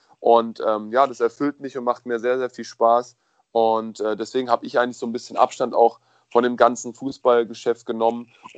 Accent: Kaiserslautern, Rhineland-Palatinate, Germany; Regionalligist hier in der Nähe von meiner Heimat, Kaiserslautern

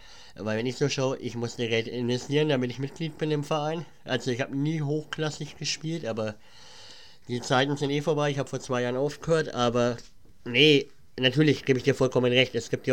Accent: Bavaria, Germany; Also ich komme aus Franken, also aus der Nürnberger Ecke.

